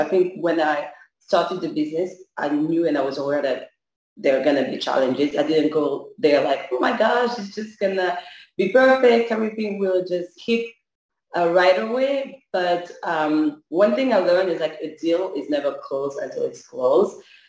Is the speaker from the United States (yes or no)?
no; France; I took my French background and my French, like I was born and raised in France.